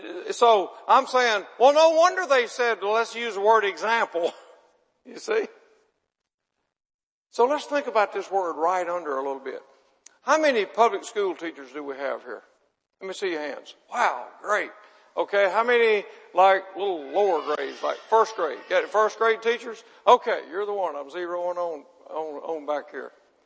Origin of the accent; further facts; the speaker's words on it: Mississippi, United States; well, I'm from Mississippi. We didn't have kindergarten.